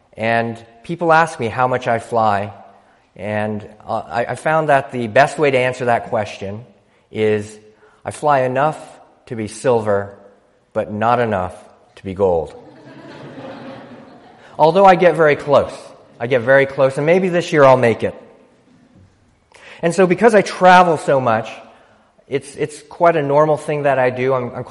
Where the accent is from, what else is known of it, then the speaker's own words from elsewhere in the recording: Philadelphia, Pennsylvania, United States; U.S. Air, because I'm from Philadelphia, which means you fly U.S. Air.